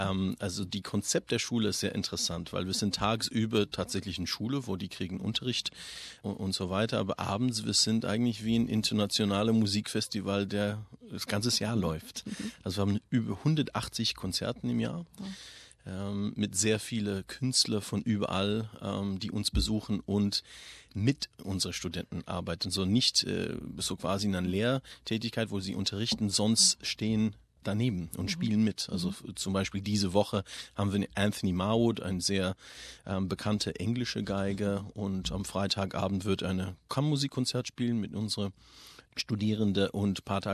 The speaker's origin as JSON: {"language": "German", "town": "Sydney", "region": "New South Wales", "country": "Australia", "tie": "born or raised there", "also_born_or_lived": "Germany", "said": "Also ich bin seit fast 25 Jahre mittlerweile im deutschsprachigen Raum. Aber ich bin hier aufgewachsen in Australien. Ich bin Musiker, also habe meine Ausbildung, also ich komme ursprünglich aus Sydney, aber habe meine Ausbildung hier in Melbourne gemacht und dann ein weiteres Studium in Deutschland genommen"}